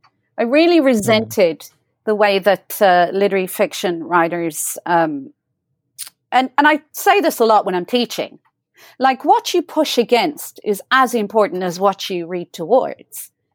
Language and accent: English; England, United Kingdom; born there; first language Hiberno English; I'm mixed, because I was born in England. My father was English, my mother's from rural Ireland. So I'm in that way, but I'm very influenced by the Irish language, and because that's my mother tongue, right?